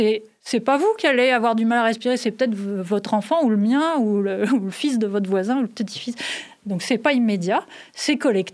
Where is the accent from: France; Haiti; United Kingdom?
France; Ben, moi, je viens de France.